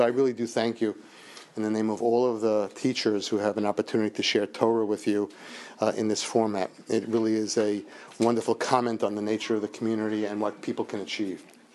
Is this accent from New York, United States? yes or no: yes; Astoria, New York, United States; I grew up in New York City in Queens in a place called Astoria, right near the East River, in a time when it was actually Irish and Italian and not Greek.